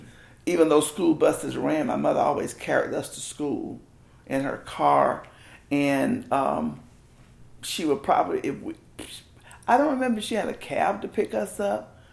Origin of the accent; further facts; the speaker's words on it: Marietta, Georgia, United States; Here in Marietta, Georgia, 618 Wright Street.